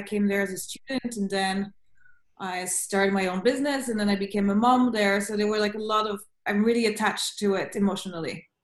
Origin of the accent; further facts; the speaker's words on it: Paris, Île-de-France, France; moved away as an adult; also born or lived in New York, United States; now in London, United Kingdom; I'm originally from Paris, where I grew up, and then I moved at 24 to New York, where I lived for 16 years. And I've just relocated to London